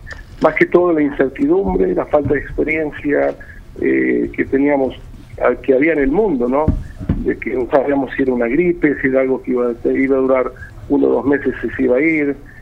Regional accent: Argentina; moved away; lamento como argentino que mi país de origen está pasando una situación tan difícil

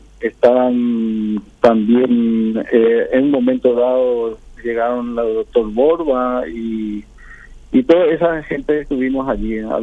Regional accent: Paraguay; nosotros formamos parte de la población paraguaya, somos paraguayos también acá

